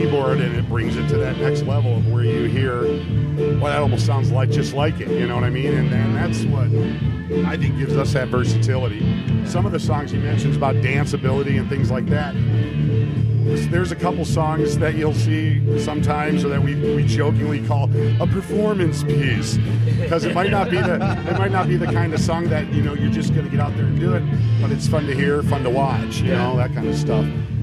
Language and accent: English; Chicago, Illinois, United States; Because I grew up in Chicago, blues, rock